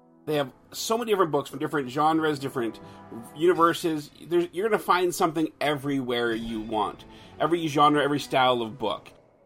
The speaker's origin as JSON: {"language": "English", "country": "Canada", "said": "I'm too Canadian to be a gangster."}